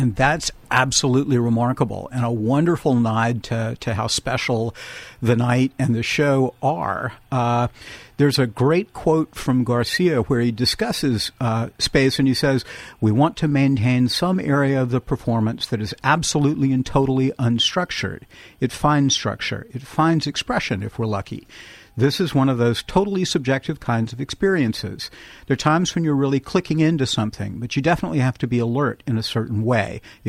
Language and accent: English; Colombia; I was born and raised in Columbia.